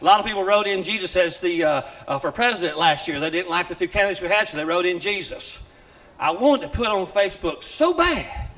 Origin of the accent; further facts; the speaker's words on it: Plattsburgh, Mississippi, United States; from Plattsburgh.